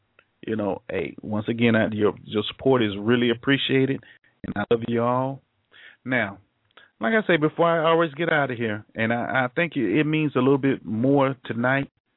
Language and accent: English; Florida, United States; but I don't know what y'all be doing down there in my home state, boy.